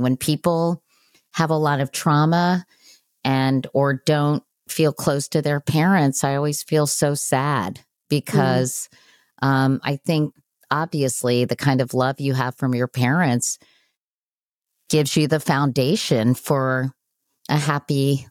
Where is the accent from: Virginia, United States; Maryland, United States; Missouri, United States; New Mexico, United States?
Virginia, United States; Arlington; I grew up in Arlington, Virginia. I was the youngest of four kids.